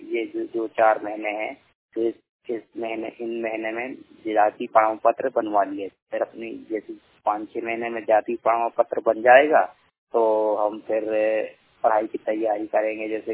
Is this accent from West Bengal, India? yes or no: no; Bhopal, Madhya Pradesh, India; मैं भोपाल जिले का रहने वाला हूँ, मेरी पढ़ाई 12वीं तक है।